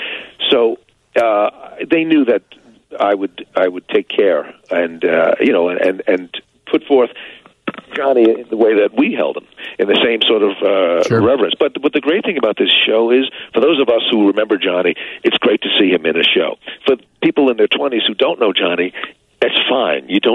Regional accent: New York, United States; I grew up in New York, and I know that I had seen it.

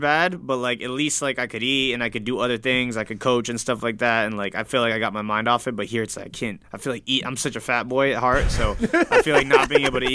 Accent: Florida, United States; I'm from Broward. Like I'm a South Florida guy.

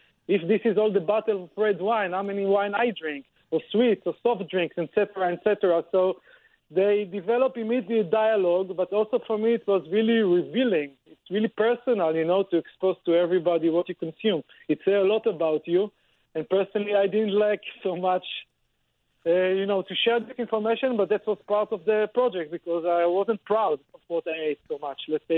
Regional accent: Tel Aviv, Tel Aviv District, Israel; English is a second language; moved away as an adult; now in Amsterdam, Netherlands; I'm originally based from Tel Aviv, but I moved to study in Amsterdam, and and that's where my base now, my studio in Amsterdam.

